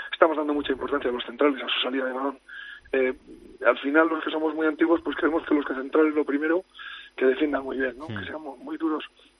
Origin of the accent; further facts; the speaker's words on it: Salas de los Infantes, Castile and León, Spain; es un apodo de mi pueblo, de Salas de los Infantes, que viene de tradición y que se lo llamaron a mi bisabuelo, a mi abuelo.